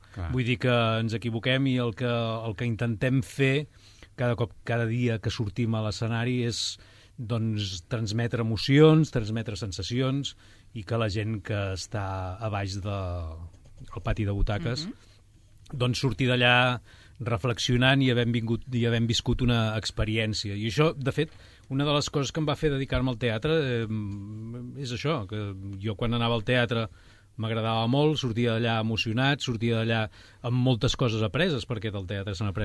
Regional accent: Vic, Catalonia, Spain; moved away as an adult; now in Sabadell, Spain; Jo sóc de Vic, sí. Sempre em diuen l'actor sabadellenc i jo sempre dic... No, jo visc a Sabadell. De fet, em sembla que ja fa més anys que visc a Sabadell que no pas els anys que he viscut a Vic

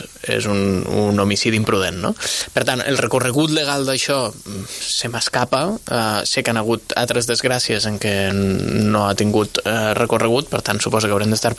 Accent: Valencian Community, Spain; un càntic que jo com a valencià també havia cantat en el seu moment

